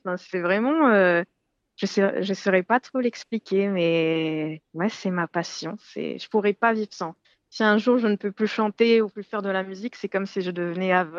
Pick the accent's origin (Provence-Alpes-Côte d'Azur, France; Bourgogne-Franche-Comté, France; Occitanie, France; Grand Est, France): Grand Est, France; moi, je viens de la Lorraine, dans le nord-est de la France.